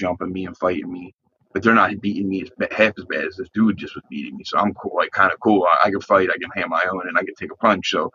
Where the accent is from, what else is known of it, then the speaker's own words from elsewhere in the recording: Philadelphia, Pennsylvania, United States; And I grew up in South Philadelphia, like in a little Irish Catholic neighborhood where everybody knows your business. We're all related.